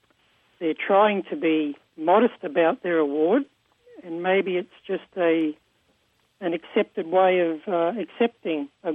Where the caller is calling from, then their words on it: Queensland, Australia; Oh, I'm calling from Queensland, Australia.